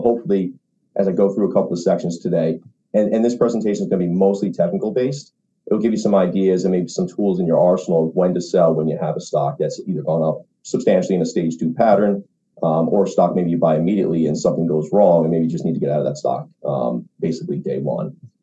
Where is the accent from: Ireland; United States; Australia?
United States; New York; So first thing is I was born and raised in New York. I went to school in New England. I live in New Jersey with my wife and two kids at this point.